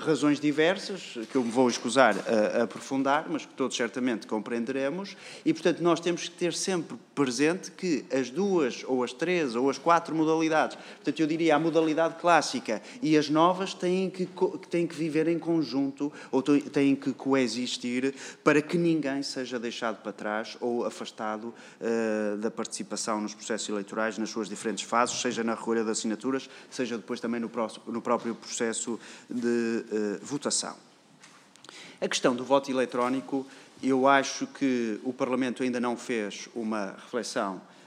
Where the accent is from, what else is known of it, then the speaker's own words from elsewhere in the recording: Portugal; Também somos portugueses